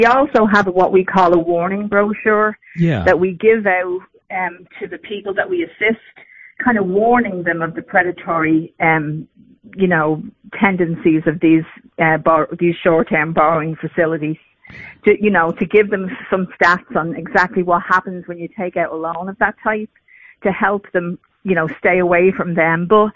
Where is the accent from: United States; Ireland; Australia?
Ireland; accent: Irish; moved away; It's an Irish accent.